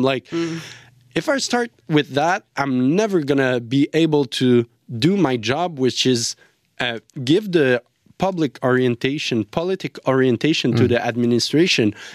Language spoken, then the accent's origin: English; Lachine, Quebec, Canada; Honestly, for me, you know, I grew up in Lachine where there weren't a lot of immigrants.